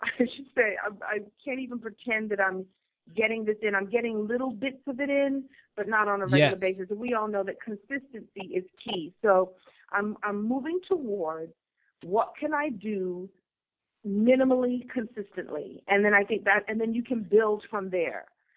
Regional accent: Brooklyn, New York, United States; I grew up in Flatbush, honey. Flatbush. I started actually in Crown Heights, Bedford and Maple. And then I moved to Lenox and Flatbush.

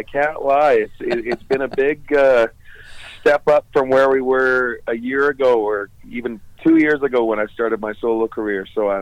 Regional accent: Weyburn, Saskatchewan, Canada; And I grew up playing in a cover band in my hometown of Weyburn, Saskatchewan.

